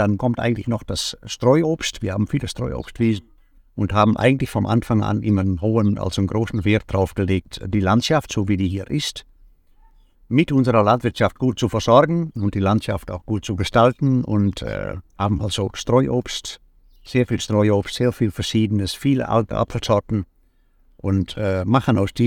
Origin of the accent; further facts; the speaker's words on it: Netherlands; now in Germany; Also wir kommen aus den Niederlanden, alle beide. Und wir haben damals auch Kühe mitgebracht aus den Niederlanden